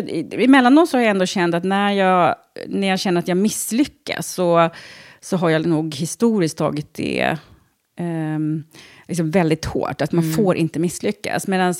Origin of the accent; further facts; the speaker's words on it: Trosa, Södermanland, Sweden; Jag är uppvuxen i Trosa. Så att jag bott i Trosa sedan jag var 3 år.